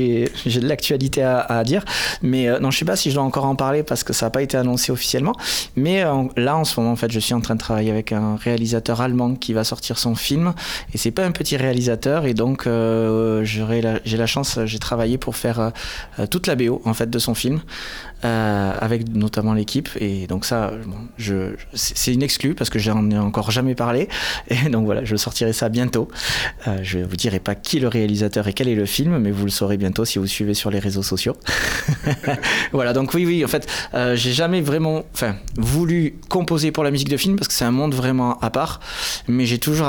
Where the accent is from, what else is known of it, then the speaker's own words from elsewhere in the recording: Toulouse, Occitanie, France; parce que moi je viens de Toulouse, alors du coup je vois pas trop la géographie des fois.